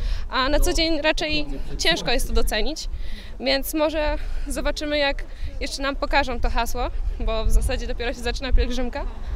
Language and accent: Polish; Brzeźnio, Łódź Voivodeship, Poland; Ja jestem tylko z Brzeźnia, chociaż jestem z Pyszkowa, w zasadzie parafii.